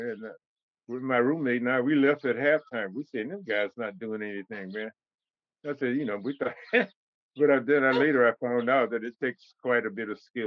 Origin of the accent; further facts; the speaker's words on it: East Palo Alto, California, United States; And I'm from Palo Alto, California, East Palo Alto, California. And Oakland is just maybe 35 miles away from home.